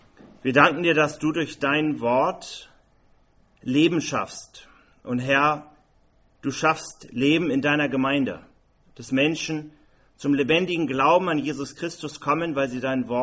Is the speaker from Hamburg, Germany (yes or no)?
yes; Hamburg, Germany; now in Vienna, Austria; ich komme aus Hamburg, lebe zwar jetzt in Wien, bin aufgewachsen somit an der Elbe, wo auch der Airbus gebaut wird.